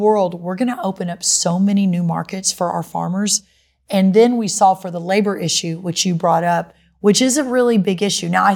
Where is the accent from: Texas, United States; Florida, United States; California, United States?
Texas, United States; I'm a Texan, and our South Texas, the citrus farmers down there